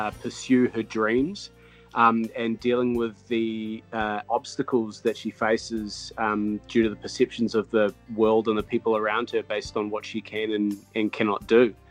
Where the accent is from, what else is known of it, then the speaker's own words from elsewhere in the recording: Lower Hutt, Wellington, New Zealand; born there; I was born in Wellington in Lower Hutt, actually, really close to the old Cloud9 studios.